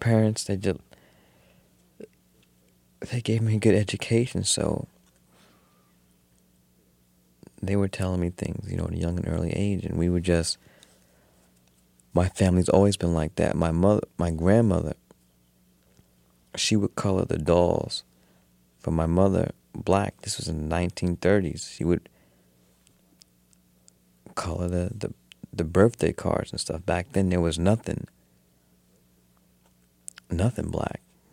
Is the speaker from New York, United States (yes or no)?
yes; Brooklyn, New York, United States; also born or lived in Atlanta, United States; Yes, I was born in Atlanta too, but grew up in Brooklyn.